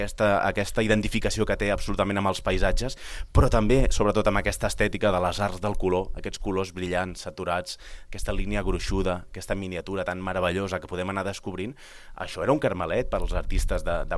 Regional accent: Catalonia, Spain; sí, sí, no només vinc del Penedès en aquest sentit

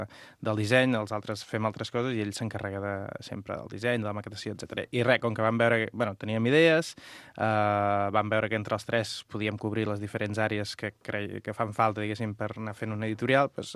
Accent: Catalonia, Spain; els tres som dels Baix Camp.

